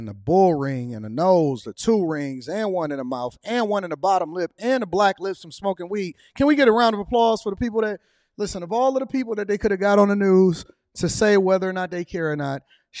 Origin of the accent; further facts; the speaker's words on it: Pittsburgh, Pennsylvania, United States; I'm from Pittsburgh, and I think this is dangerous.